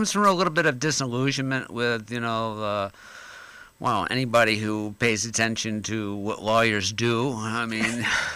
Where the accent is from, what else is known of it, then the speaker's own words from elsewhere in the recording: Florida, United States; Growing up in Florida, and what is it, the late 60s, early 70s, where there was, a lot of controversy about law.